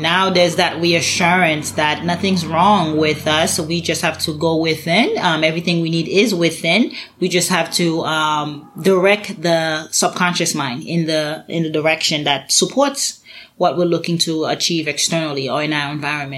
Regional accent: Haiti; I remember growing up, I grew up in Haiti

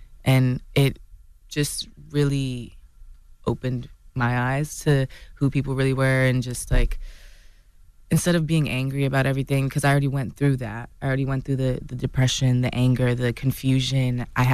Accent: Jamaica; I'm Jamaican

